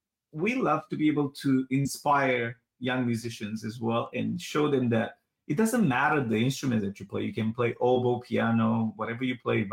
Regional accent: Romania; now in United States; I'm originally from Romania and I think I've seen more of United States than a lot of Americans have seen.

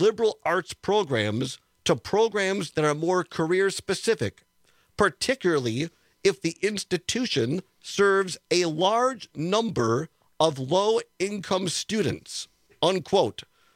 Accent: Richland Center, Wisconsin, United States; Our first on-location program was at the University of Wisconsin Richland in Richland Center, my hometown, where I went, admittedly, 3 years to a two-year school and then transferred to Platteville.

